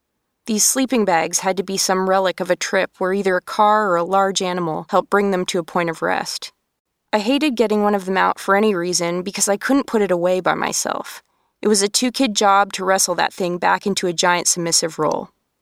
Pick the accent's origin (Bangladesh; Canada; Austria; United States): Canada; Eastern Canada; I grew up in Eastern Canada in a family that wasn't really that outdoorsy.